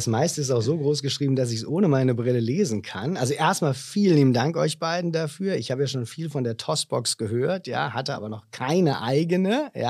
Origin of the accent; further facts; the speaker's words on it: Southern Germany, Germany; now in Osnabrück, Germany; Man muss sich zum Grünkohlessen zwingen, aber das kriegt man als Süddeutscher auch hin.